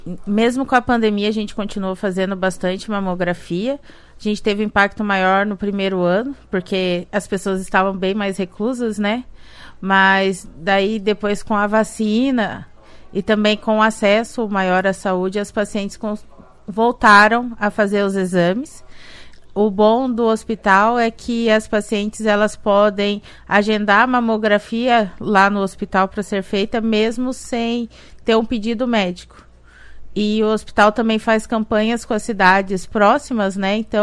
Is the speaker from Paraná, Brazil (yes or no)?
yes; Londrina, Paraná, Brazil; also born or lived in Curitiba; now in Cascavel, Brazil; Eu sou de Londrina, mas minha formação é toda em Curitiba.